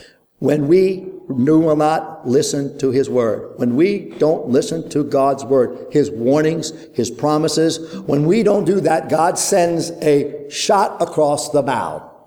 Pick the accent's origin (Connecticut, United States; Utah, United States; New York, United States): New York, United States; Brooklyn; Growing up in Brooklyn, one of the things my father and my mother constantly drummed into our heads